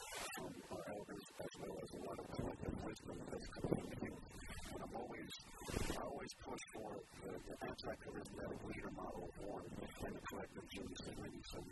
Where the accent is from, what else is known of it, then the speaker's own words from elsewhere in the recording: Los Angeles, California, United States; For me, growing up in Southside, Los Angeles, in terms of the conditions that I was